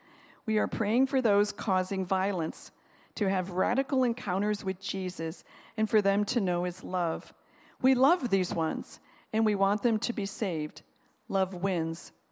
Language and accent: English; United States; Because I'm from America